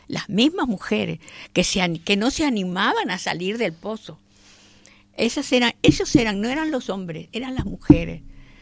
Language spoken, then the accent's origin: Spanish; Argentina; also born or lived in Venezuela; now in Spain; Yo soy argentina, he vivido en Venezuela muchos años, la mitad de mi vida, y soy extranjera. Y sé lo que es venir aquí de vieja